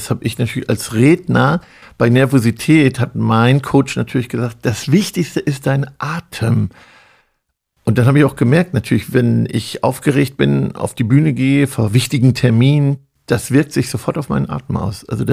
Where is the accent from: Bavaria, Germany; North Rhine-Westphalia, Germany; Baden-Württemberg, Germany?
North Rhine-Westphalia, Germany; wir kommen ja aus Ostwestfalen